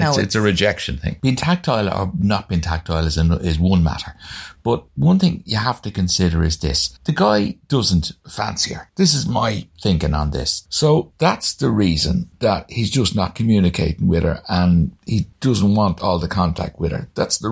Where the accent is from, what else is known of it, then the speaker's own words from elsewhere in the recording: Ireland; Try being Irish. Everybody has rejection as a child if you're Irish.